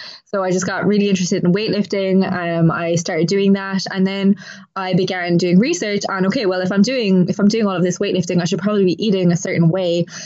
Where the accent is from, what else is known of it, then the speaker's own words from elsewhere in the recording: Munster, Ireland; now in Dublin, Ireland; Okay, so I am Irish, as we just discussed. So I am from Kerry originally, but I've lived in Dublin for about 7 years.